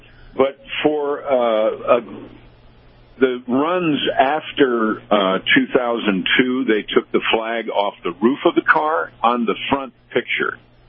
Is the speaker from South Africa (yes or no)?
no; New York, United States; Now, I'm from New York. I love history and I love truth. So, I'm from the part of the country that did not free their slaves during the Civil War.